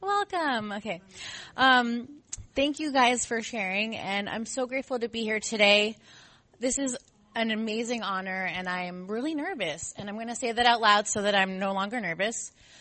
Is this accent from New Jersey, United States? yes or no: yes; New Jersey, United States; I grew up in New Jersey, and I'm Italian and Jewish.